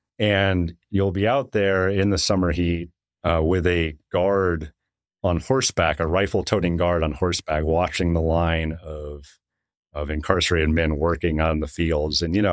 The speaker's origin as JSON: {"language": "English", "town": "Huntsville", "region": "Texas", "country": "United States", "tie": "born there", "said": "I was born in Huntsville."}